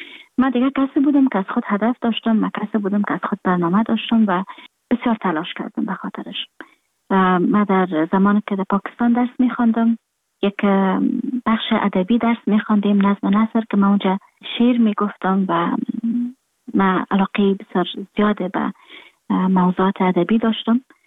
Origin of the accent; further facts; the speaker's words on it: Afghanistan; moved away; من در خارج هستم، خارج از افغانستان هستم